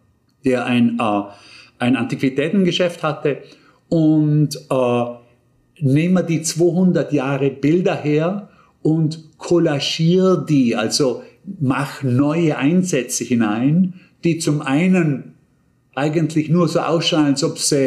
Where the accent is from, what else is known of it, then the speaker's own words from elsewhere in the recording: Bregenz, Vorarlberg, Austria; ist in Bregenz nicht viel anders, wo ich aufgewachsen bin